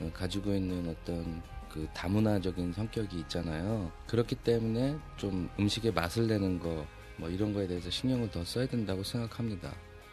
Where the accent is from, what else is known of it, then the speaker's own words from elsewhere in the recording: South Korea; 아무래도 제가 그 한국 사람이다 보니까 여기 계신 분들보다는 현지인들보다는 뭐 영어라든가 어떤 커뮤니케이션적인 그런 거에서 조금은 부족하지만